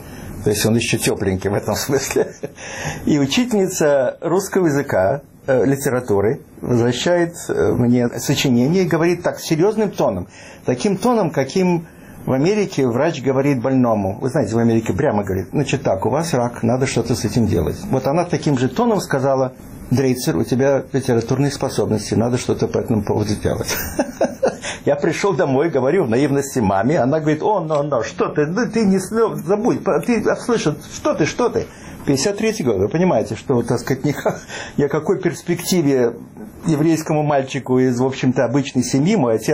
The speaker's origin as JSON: {"language": "Russian", "town": "Odesa", "region": "Odesa Oblast", "country": "Ukraine", "said": "У вас какой-то акцент, откуда вы? Я говорю, из Одессы."}